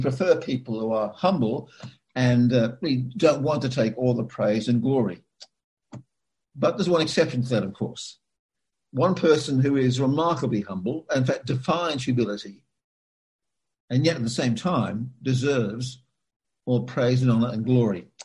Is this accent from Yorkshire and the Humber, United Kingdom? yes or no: no; Liverpool, North West England, United Kingdom; born there; I was born in Liverpool, England, so I was kind of weaned on